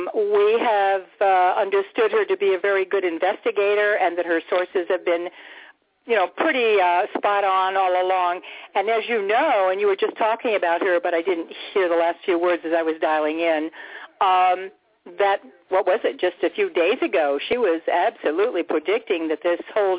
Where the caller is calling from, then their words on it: Tucson, Arizona, United States; in Tucson calling.